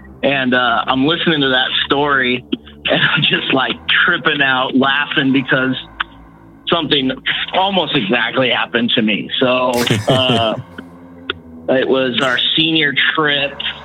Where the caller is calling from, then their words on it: Walla Walla, Washington, United States; Walla Washington. Walla, just a little bit closer than Battleground, actually. We're straight south, southeast Washington.